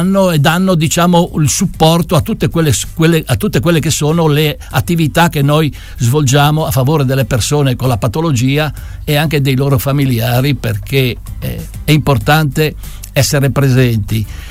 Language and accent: Italian; Pietratagliata, Friuli-Venezia Giulia, Italy; now in Udine, Italy; io vengo dal Canal del Ferro, da una sperduta Pietra Tagliata, poi per motivi di lavoro sono uscito, sono andato per il mondo, mi sono stabilito adesso a Udine